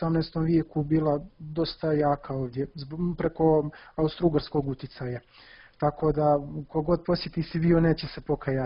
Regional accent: Montenegro; kada je čuo da dolazim iz Crne Gore

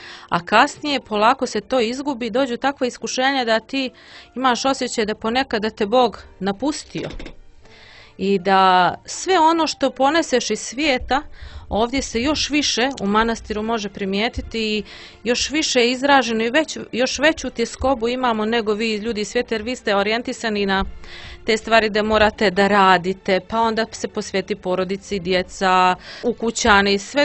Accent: Podgorica, Montenegro; Ja kažem, ja iz Podgorice porijeklom.

